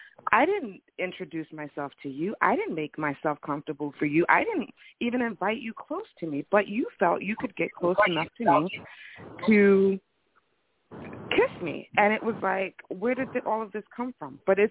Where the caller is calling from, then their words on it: New Jersey, United States; I'm calling from Jersey.